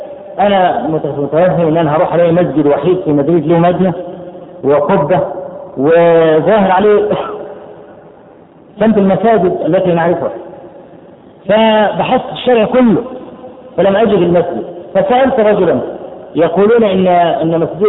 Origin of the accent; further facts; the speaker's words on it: Egypt; ان انا من مصر